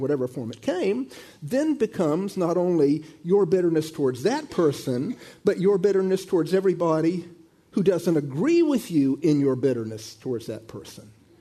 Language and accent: English; Florida, United States; I mean, I grew up in Florida, and I can remember as a boy, everything we did in the neighborhood involved choosing sides.